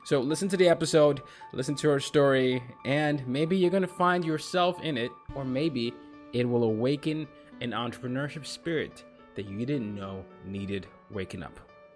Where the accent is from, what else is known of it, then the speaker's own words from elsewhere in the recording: Lagos, Nigeria; Yes, I am from Nigeria, so I know we have that connection